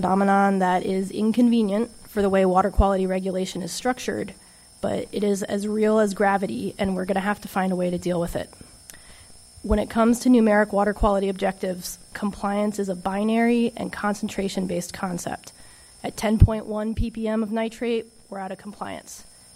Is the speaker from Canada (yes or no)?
no; Chesapeake Bay, United States; I grew up on the Chesapeake Bay